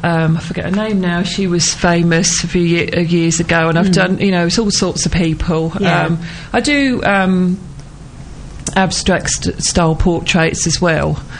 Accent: East of England, United Kingdom; I grew up in Suffolk

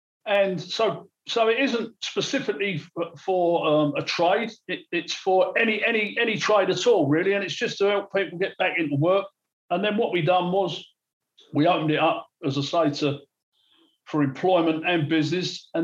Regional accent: Newham, London, United Kingdom; And I come from Newham. In fact, I could see the ground into the South Bank from a block of flats that I lived in from the age of five.

